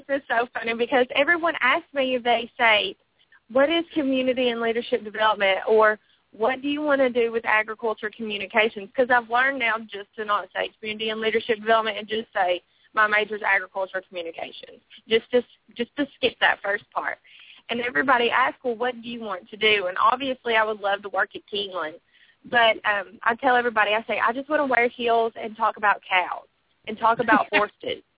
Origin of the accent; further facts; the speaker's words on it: Staton, Kentucky, United States; from Staton, Kentucky